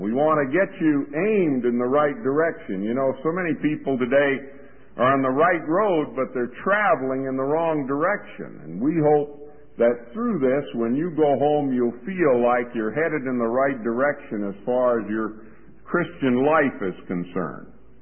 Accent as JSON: {"language": "English", "country": "Bahamas", "tie": "born there", "said": "I was born in the Bahamas in 1927, and for those of you who are figuring that out, I'll be 53 this summer."}